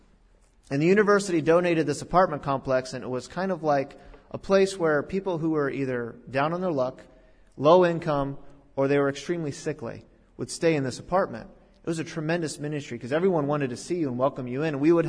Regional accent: Florida, United States; It's freezing cold out there, man. I'm from Florida.

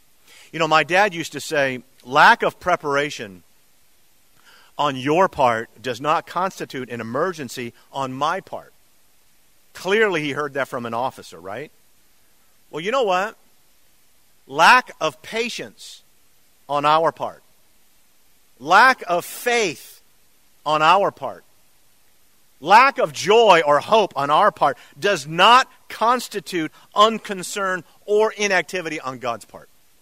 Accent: Turkey; We were growing up in Turkey. I was in the third grade, been there 3 years.

